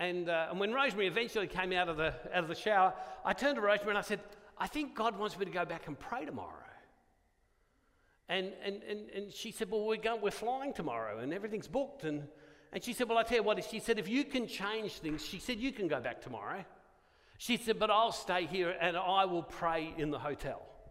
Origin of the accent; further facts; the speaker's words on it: Australia; No, I'm an Australian.